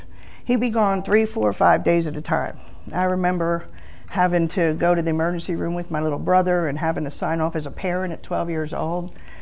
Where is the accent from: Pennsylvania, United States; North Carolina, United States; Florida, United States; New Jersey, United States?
Pennsylvania, United States; Philadelphia; But I grew up, born and raised in Philly. My childhood was not normal. I grew up Catholic school, strict Catholic parents.